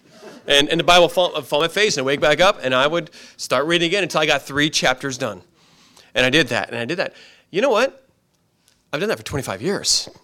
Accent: Seattle, Washington, United States; I'm from Seattle.

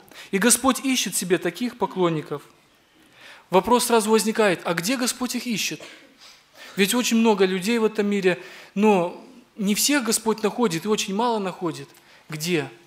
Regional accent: Labinsk, Krasnodar Krai, Russia; я из Лабинска.

